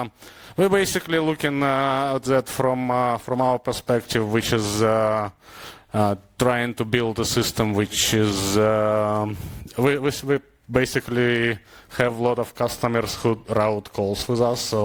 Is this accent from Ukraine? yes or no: yes; Ukraine; English is a second language; now in Vancouver, Canada; I'm born and raised in Ukraine. I have a master's in physics and radio physics from Kyiv State University. I live in Vancouver for about 20 years now.